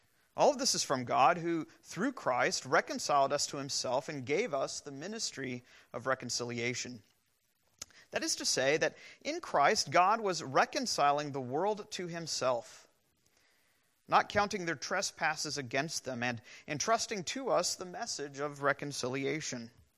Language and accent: English; Illinois, United States; Fortunately, I came from Illinois, not Florida.